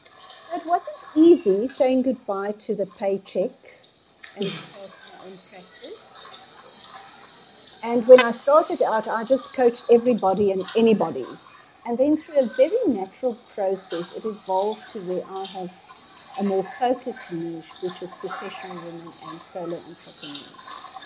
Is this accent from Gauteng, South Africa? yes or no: yes; Pretoria, Gauteng, South Africa; I am from Pretoria